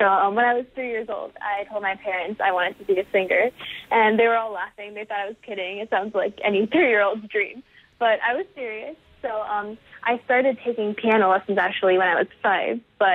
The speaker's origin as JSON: {"language": "English", "region": "Florida", "country": "United States", "said": "As you said earlier, I'm from South Florida."}